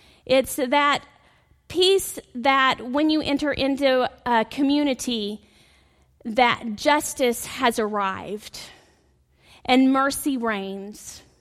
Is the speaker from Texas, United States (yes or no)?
yes; Bridge City, Texas, United States; One of the things I love about this Texas city is it's so much like my hometown in Bridge City.